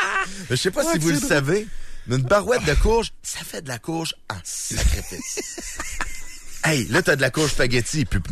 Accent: Lévis, Quebec, Canada; Nous autres, les deux, on vient de Lévis.

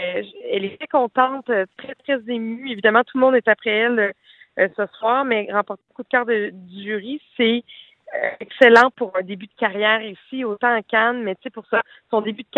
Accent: Quebec, Canada; Puis, je suis vraiment très, très fière, là, en tant que Québécoise, de voir qu'on a remporté un prix ce soir.

